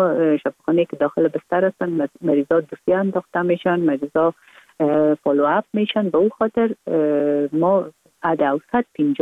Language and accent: Persian; Kabul, Afghanistan; ما در کابل به دنیا آمدیم، اصلا از طرف پدر از ننگرهار و از طرف مادر از کابل هستیم. در کابل به دنیا آمدیم،